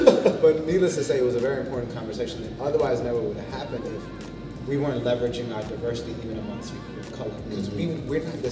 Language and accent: English; Kenya; moved away; There's me, an African immigrant, right? Born and raised in Kenya.